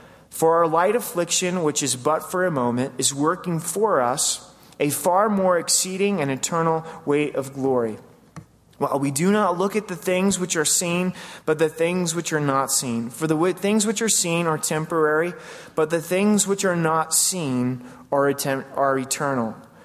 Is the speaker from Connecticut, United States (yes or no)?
no; Oregon, United States; Growing up in Southern Oregon, we had the opportunity to go camping quite often.